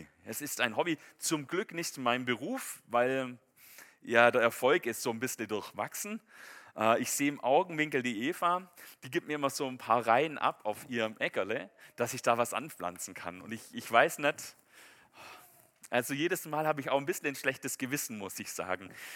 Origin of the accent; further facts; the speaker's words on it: Messstetten, Baden-Württemberg, Germany; Ich komme ja ursprünglich von der Alp. Ich bin ja in Messstetten groß geworden. Das ist, ich glaube, der höchste Punkt oder die höchste Stadt auf der Schwäbischen Alb.